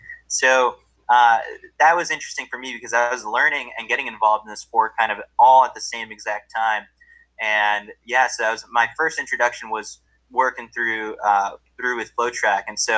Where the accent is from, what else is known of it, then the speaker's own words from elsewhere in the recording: New York City, New York, United States; growing up, I grew up here in New York City, a Queens kid, but I'm a Yankees fan.